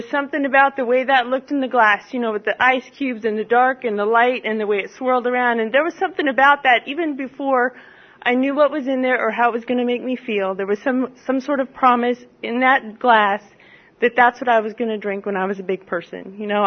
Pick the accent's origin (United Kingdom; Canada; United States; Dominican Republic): United States; Phoenix, Arizona; I was a kid growing up in Phoenix. We lived in the suburb, and it's pretty hot in summertime.